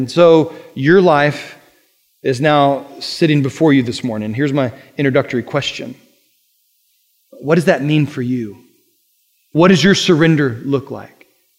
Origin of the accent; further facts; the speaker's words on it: United States; We, as an American, as an American red-blooded, I guess I should say, American male